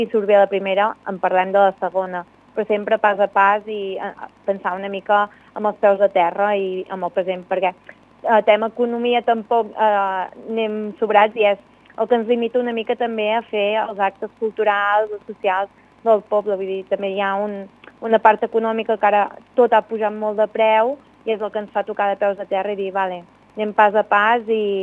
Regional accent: Castellfollit de la Roca, Catalonia, Spain; per què no pot ser un referent de les comarques gironines, de la Garrotxa, vull dir, Castellfollit té molt de potencial

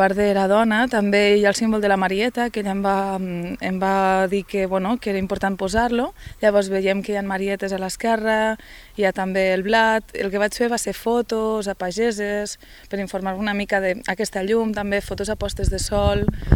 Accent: Lleida, Catalonia, Spain; perquè sóc de Lleida i al cap i a la fi m'agrada molt pintar la ruralitat.

